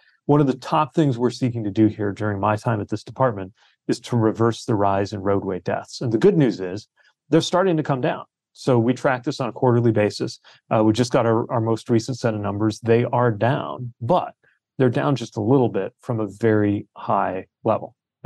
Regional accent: South Bend, Indiana, United States; including my hometown of South Bend

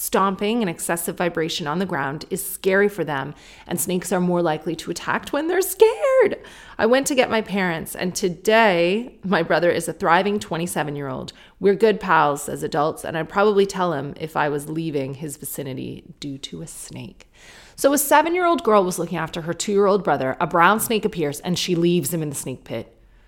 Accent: Sarnia, Ontario, Canada; okay, I grew up in Sarnia. You know that I don't like my hometown and I talk about it quite negatively.

